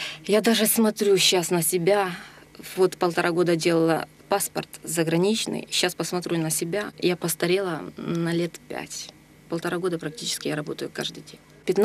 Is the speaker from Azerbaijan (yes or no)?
no; Ukraine; И вот смотрите, вот я с Украины.